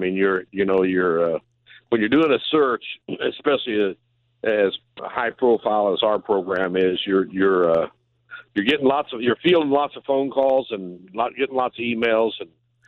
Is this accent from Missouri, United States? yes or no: yes; Versailles, Missouri, United States; I mean, I'm a Missourian. I grew up in Versailles, Missouri.